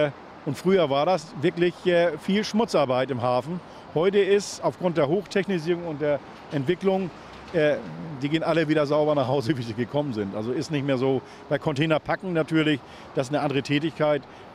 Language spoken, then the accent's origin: German; Waltershof, Hamburg, Germany; Es war schon ein riesiges, freundliches Dorf.